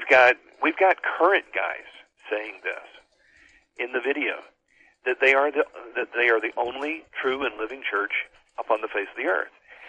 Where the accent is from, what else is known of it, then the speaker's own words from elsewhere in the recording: Georgia, United States; I'm from Georgia. So this kind of hits close to home for me.